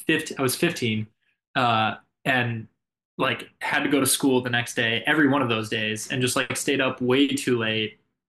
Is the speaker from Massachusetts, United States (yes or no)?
yes; Wellesley, Massachusetts, United States; also born or lived in Boston; I was born in Boston, and then I grew up in I spent like the first 10 years of my life in Wellesley.